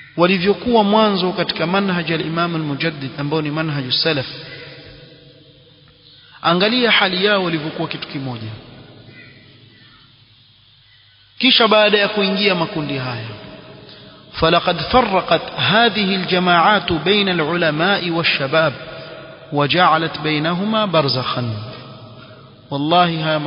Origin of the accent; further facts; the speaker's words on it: Yemen; sisi ni wa Yemen